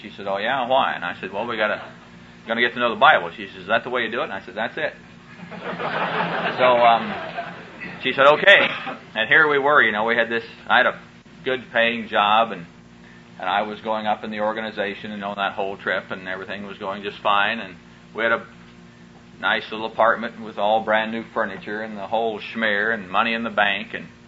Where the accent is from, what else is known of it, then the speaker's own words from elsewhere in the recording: Neola, Iowa, United States; I'm from Neola, Iowa. Where's that? Well, I said, never mind. I'm just from Iowa.